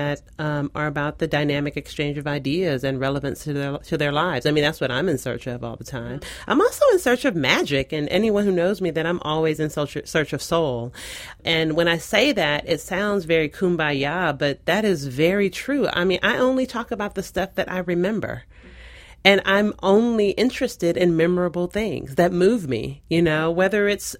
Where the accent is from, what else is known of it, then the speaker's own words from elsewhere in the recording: San Francisco, California, United States; now in Seattle, United States; I grew up in San Francisco proper. I grew up in the Fillmore, which is the heart of San Francisco.